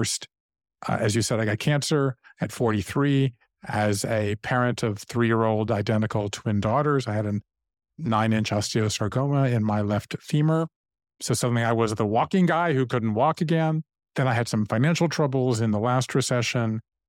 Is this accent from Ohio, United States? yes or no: no; Savannah, Georgia, United States; moved away as an adult; also born or lived in Japan; So I grew up in Savannah, Georgia. Mm-hmm. I left there and went to Yale in the 80s and went from there to Japan and started writing letters home.